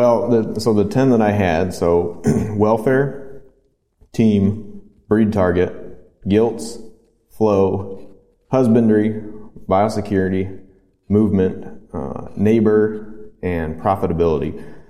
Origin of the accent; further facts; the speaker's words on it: Michigan, United States; So I'm originally from Michigan and went to Michigan State for undergrad. My passion for pigs took me out to Iowa State.